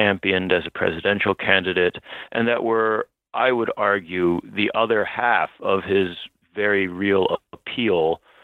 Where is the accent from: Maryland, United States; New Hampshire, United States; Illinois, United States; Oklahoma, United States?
Maryland, United States; Baltimore; I'm from Baltimore, but my wife is from Long Island.